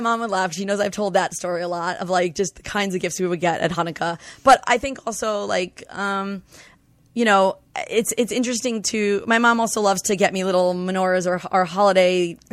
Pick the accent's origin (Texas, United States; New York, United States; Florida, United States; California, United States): New York, United States; I'll wear black all the time. I'm from New York.